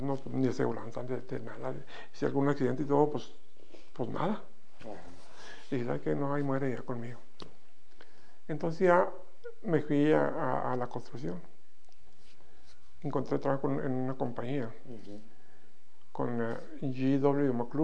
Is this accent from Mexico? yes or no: yes; Mexico; moved away as an adult; Porque pues realmente nosotros en México sí no había yo por eso me vine de México porque no había trabajo.